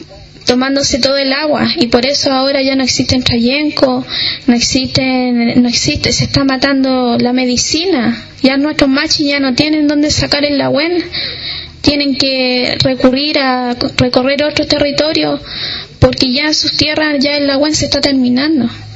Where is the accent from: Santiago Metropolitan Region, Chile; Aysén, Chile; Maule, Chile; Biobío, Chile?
Santiago Metropolitan Region, Chile; Santiago; now in Argentina; Vengo del Wilmapu, de Santiago de Chile. Mis padres y mi madre son mapuche, de la zona de Afkenche, de Chile.